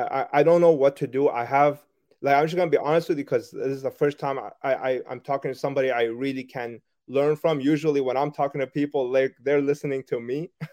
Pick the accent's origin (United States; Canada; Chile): Canada; I'm from Canada, right?